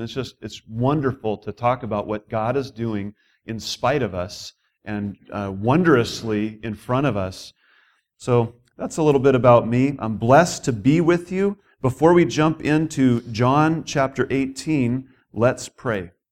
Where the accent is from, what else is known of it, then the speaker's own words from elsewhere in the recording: Idaho, United States; also born or lived in Fort Leonard Wood, Missouri; I was born in Missouri, actually, in Fort Leonard Wood, a military base, but I was raised in Idaho.